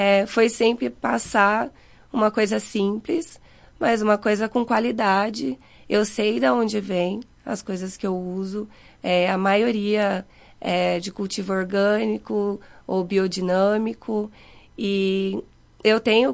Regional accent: Cuiabá, Mato Grosso, Brazil; moved away as an adult; Eu sou de Cuiabá. Eu vim porque eu queria mudar de vida. Eu queria realmente morar num lugar mais tranquilo

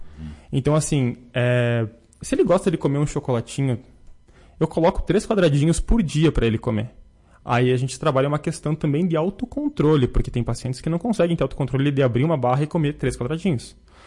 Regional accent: Brazil; Nós que somos brasileiros, a alimentação faz parte dos nossos momentos comemorativos

